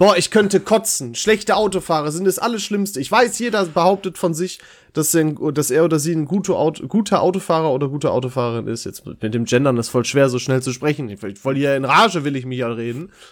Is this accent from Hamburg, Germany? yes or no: no; Dorsten, North Rhine-Westphalia, Germany; In meiner Heimat in Dorsten, da gibt's eine Straße